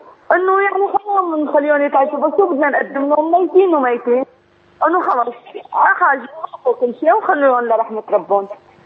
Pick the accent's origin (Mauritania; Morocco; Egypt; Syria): Syria; أنا من سوريا.